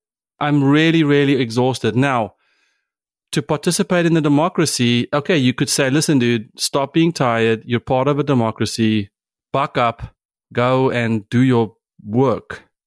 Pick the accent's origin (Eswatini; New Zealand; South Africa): South Africa; now in United States; as a South African driving around in the United States, I've been here for 20 plus years, so I'm an American citizen